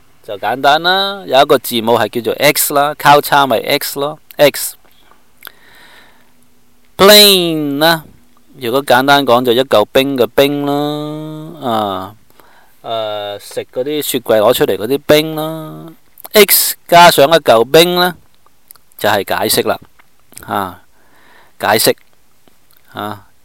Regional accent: Guangdong, China; 但我哋廣東人話啊，咁soft啊，咁舒服啊，我哋都識噶啦

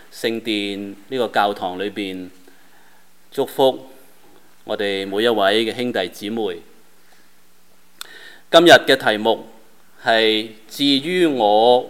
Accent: China; 而我们是中国人。

